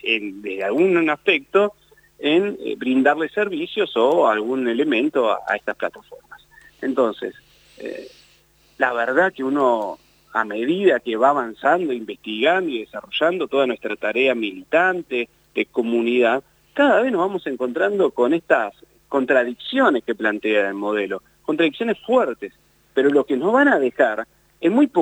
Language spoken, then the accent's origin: Spanish; Comodoro Rivadavia, Chubut, Argentina; born there; moved away; con Comodoro Rivadavia, que yo soy nacido ahí, soy nacido en Radatili, pero bueno, ya hace años que vivo por acá.